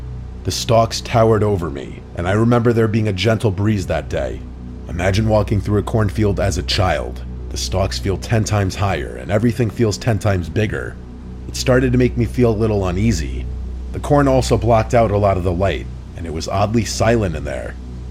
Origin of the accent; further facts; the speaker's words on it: Nebraska, United States; I grew up in Nebraska, and I used to bike to school every day because my parents were always working.